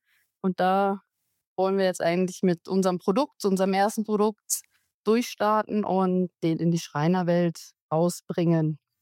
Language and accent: German; Germany; now in Switzerland; komme ich ja ursprünglich aus Deutschland, bin aber schon sehr lange in der Schweiz